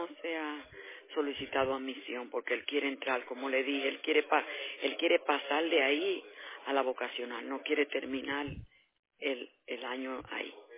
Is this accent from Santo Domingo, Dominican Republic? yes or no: yes; Santo Domingo, Dominican Republic; El último grado me hice bachiller en mi país, en Santo Domingo.